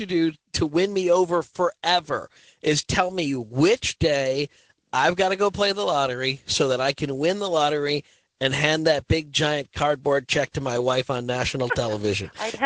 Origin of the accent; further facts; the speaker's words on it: Wilmette, Illinois, United States; born there; I was born in Wilmette, Illinois, which is just outside of Chicago. And in fact, I was born in my house.